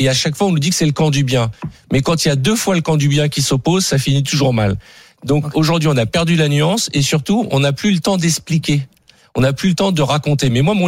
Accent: France; c'est la première fois en 30 ans que moi je suis français avant d'être juif, et c'est la première fois où on me voit sous le prisme de ma judéité.

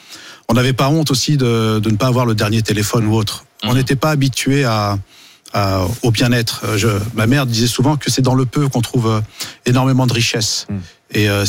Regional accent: La Courneuve, Île-de-France, France; also born or lived in Paris; J'ai grandi à la Courneuve quand j'étais petit, et ensuite j'étais dans le 20e.

